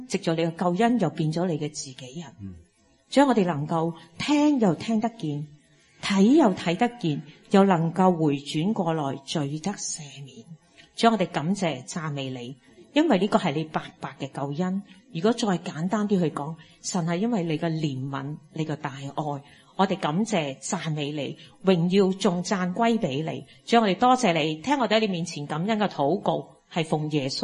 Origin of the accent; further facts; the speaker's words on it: Hong Kong; 如果我哋香港人好中意讲啲半咸淡嘅廣東話英文